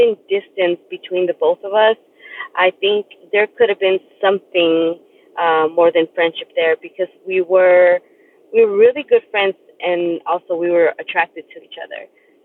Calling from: Tucson, Arizona, United States; Hello, everyone. I am calling in from Tucson, Arizona. I have called before.

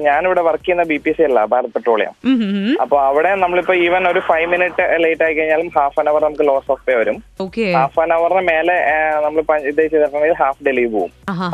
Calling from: Tripunithura, Kerala, India; ഞാൻ തൃപ്പൂണിത്തുറ.

